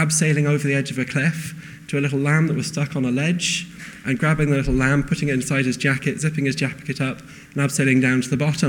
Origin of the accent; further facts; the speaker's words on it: North West England, United Kingdom; I grew up in Cumbria, the Lake District in northwest of England, where it's known for hills and lakes and, yeah, sheep.